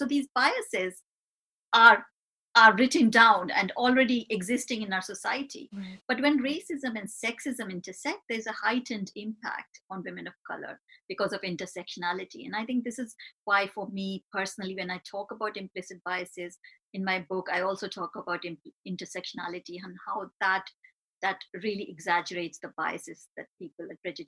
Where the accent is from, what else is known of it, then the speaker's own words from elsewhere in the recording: India; because I grew up in India, which is quite a patriarchal society in itself, where the birth of a girl is not celebrated.